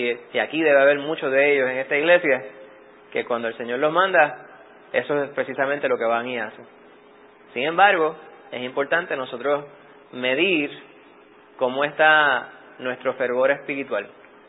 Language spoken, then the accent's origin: Spanish; Bayamón, Puerto Rico; Yo me crié en Bayamón. Bayamón son vaqueros.